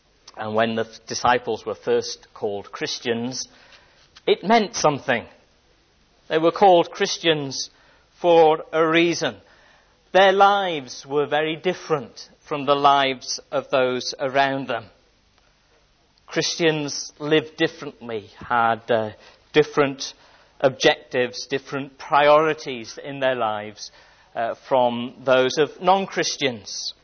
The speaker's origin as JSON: {"language": "English", "region": "Wales", "country": "United Kingdom", "tie": "born or raised there", "said": "When I was growing up in Wales, we occasionally had forms that we had to fill in."}